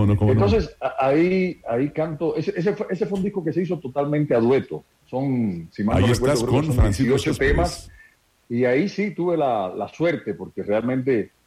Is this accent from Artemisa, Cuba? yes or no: yes; San Antonio de los Baños, Artemisa, Cuba; como aficionado en Cuba tenía, sobre todo en la zona de mi pueblo, San Antonio de los Baños